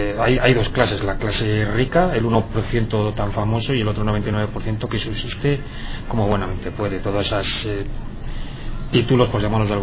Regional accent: Valladolid, Castile and León, Spain; la imagen que daba este señor de Valladolid nos avergonzaba como vallisoletanos

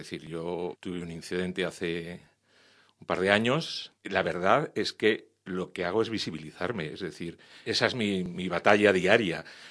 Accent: Madrid, Community of Madrid, Spain; Soy de aquí de Madrid, tengo 62 años, a punto de cumplir.

